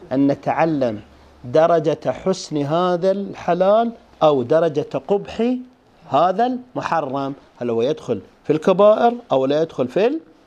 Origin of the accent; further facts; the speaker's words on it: Eastern Province, Saudi Arabia; accent: Hasawi; ما اقرا على لهجتنا الحساوية